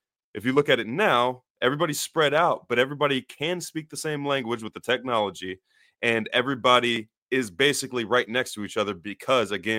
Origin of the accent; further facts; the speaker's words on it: Texas, United States; I got questioned about two things because they knew I was from Texas.